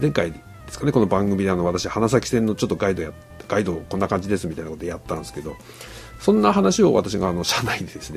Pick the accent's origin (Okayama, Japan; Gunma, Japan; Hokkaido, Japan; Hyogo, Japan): Hokkaido, Japan; Kushiro; born there; 私も釧路の生まれですから